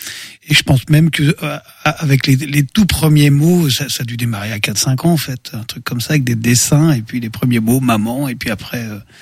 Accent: Angers, Pays de la Loire, France; Je suis né à Angers, je suis un angevin de pure souche en fait.

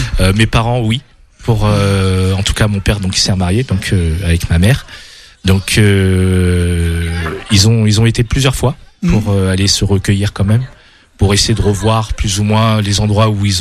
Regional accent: France; je suis très rattaché à mes origines, à ma culture. Mais c'est vrai que comme j'ai grandi en France

